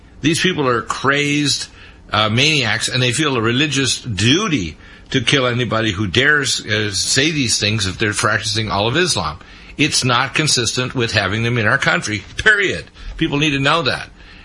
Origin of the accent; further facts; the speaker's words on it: Detroit, Michigan, United States; born there; I was born in Detroit.